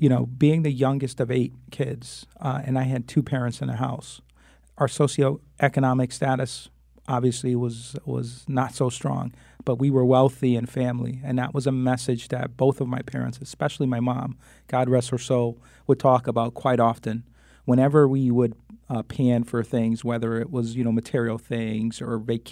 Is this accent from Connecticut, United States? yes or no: yes; Hartford, Connecticut, United States; I was born and raised on Flatbush Avenue, lived in the same house from the time I was born until the time I graduated high school. You know, proud graduate of Hartford Public Schools